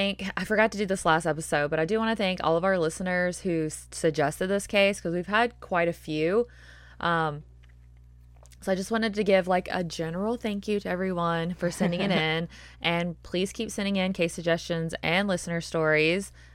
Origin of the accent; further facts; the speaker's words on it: the South, United States; accent: Southern; It's like my brain and my Southern accent.